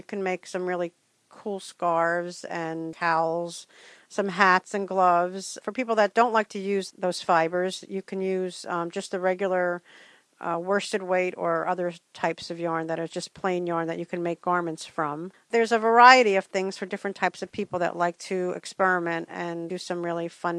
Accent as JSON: {"language": "English", "town": "Roselle", "region": "New Jersey", "country": "United States", "tie": "born or raised there", "said": "I grew up in Roselle, and this is like home to me. This is like a backyard to me, even though I don't live around here anymore."}